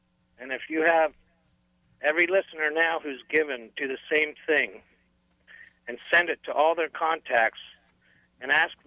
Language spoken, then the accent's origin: English; Ontario, Canada; but I'm from Ontario, Canada.